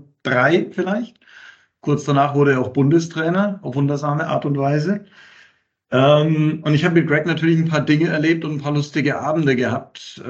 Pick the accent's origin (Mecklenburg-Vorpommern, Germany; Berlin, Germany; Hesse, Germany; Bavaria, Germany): Bavaria, Germany; Nuremberg; Ja, ich komme aus Nürnberg